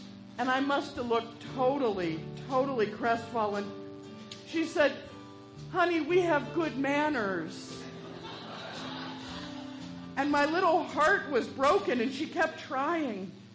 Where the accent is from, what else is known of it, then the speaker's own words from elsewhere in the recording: Kentucky, United States; I grew up in Kentucky. And for those of you not familiar with the bluegrass, that means that I grew up surrounded by people who were excited by their faith.